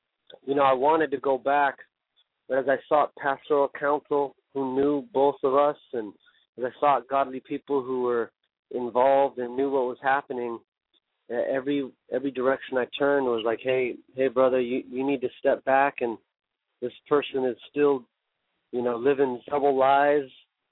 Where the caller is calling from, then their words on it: Riverside, California, United States; Hey, how you doing? … from Riverside.